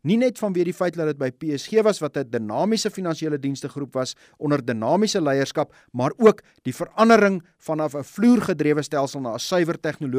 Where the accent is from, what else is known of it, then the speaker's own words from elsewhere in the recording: Pretoria, Gauteng, South Africa; also born or lived in Zastron; ek is gebore in die Oos-Vrystaat in 'n klein dorpie met die naam van Sastron. My pa was daar 'n huisdokter voor hy in Pretoria gaan spesialiseer het en ons het getrek Pretoria toe ek baie jonk was, iets soos 2 of 3 jaar oud.